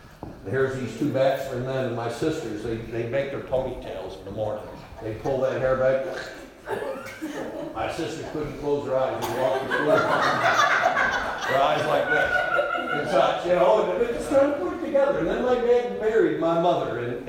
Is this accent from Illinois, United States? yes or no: no; Machias, Maine, United States; I never heard the gospel of Jesus Christ any time growing up in Machias.